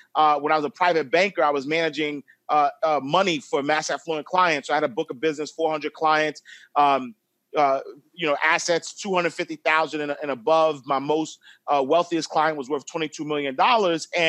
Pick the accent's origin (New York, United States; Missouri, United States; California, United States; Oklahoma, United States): New York, United States; New York City; I'm a kid from St. Nicholas Projects in Harlem, Huntsway Nation and 8th Avenue. And I've always been a hustler. And so, you know, because I grew up low income, I'm the youngest of three, product of a single parent home.